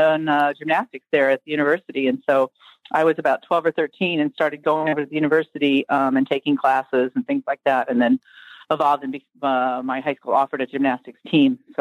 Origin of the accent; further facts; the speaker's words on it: Illinois, United States; now in Oregon, United States; I was, yes, in southern Illinois, near the outskirts of St. Louis, Missouri. I still have extended family in that area.